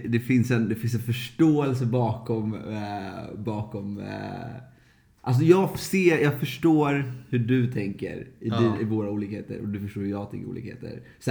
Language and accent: Swedish; Lidingö, Stockholm County, Sweden; Ja, alltså jag är uppväxt på Lidingö, liksom.